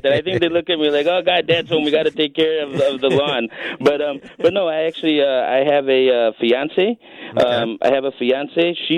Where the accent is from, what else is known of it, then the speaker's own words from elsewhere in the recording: Chicago, Illinois, United States; also born or lived in Lake Geneva, United States; So I was born in Cook County, grew up around the Foster Clark area.